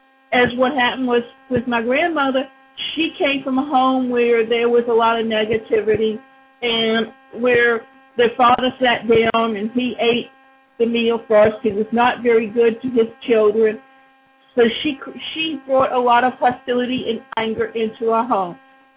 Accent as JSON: {"language": "English", "town": "Savannah", "region": "Georgia", "country": "United States", "tie": "born or raised there", "said": "My mother comes from New York, and I grew up in Savannah."}